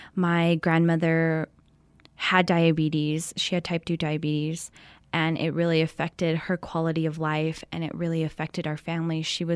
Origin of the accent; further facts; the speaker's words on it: Manuelito, New Mexico, United States; I'm originally from Manuelito, New Mexico